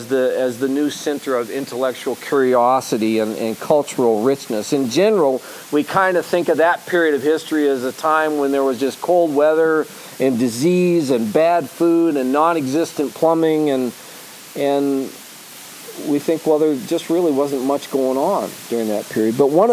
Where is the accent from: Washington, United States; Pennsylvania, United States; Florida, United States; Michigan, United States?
Michigan, United States; Detroit; We are from Detroit, and I enjoy taking pictures of Detroit.